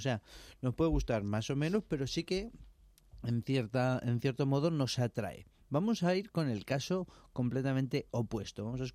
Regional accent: Spain; queda patente que soy español

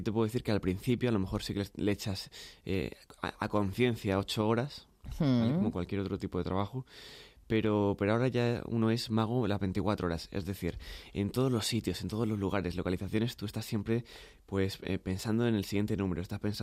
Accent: Murcia, Region of Murcia, Spain; ahora me voy para Murcia, para mi tierra.

